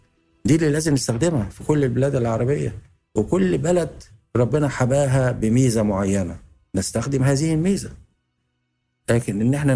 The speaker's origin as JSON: {"language": "Arabic", "country": "Egypt", "said": "مثلا احنا عندنا في مصر بنبني 14 مدينة مليونية جديدة"}